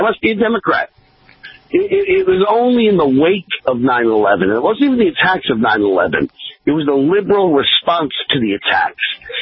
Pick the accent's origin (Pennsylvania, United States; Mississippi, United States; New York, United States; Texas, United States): New York, United States; New York City; I grew up in New York City, born liberal Jew, who was then for the next 30 years in the entertainment industry.